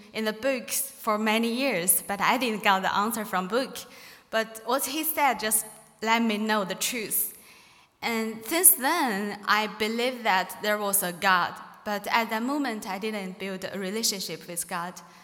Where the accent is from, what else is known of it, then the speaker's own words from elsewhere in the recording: Inner Mongolia, China; English is a second language; I come from Inner Mongolia of China, where it's in the very north of China. I am the first Christian in my whole family.